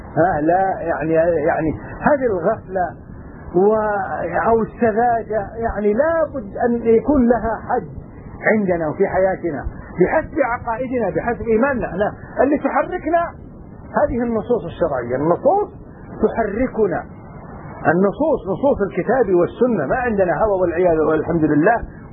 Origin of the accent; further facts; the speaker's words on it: Kuwait; الجماعات الرافضة اللي عندنا في الكويت